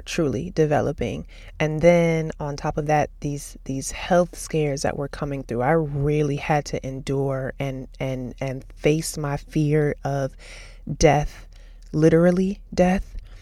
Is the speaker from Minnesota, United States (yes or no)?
yes; St. Paul, Minnesota, United States; also born or lived in Austin, Texas; I was going to be transitioning back to my home state and into my childhood home.